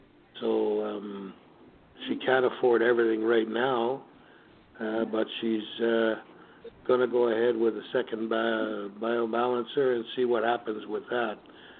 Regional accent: England, United Kingdom; because she's French, I'm English

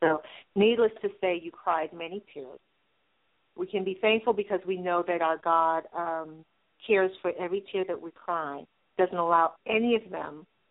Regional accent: New York, United States; I come from an island background. I was born and raised here in New York. But my mom definitely is a traditional island woman

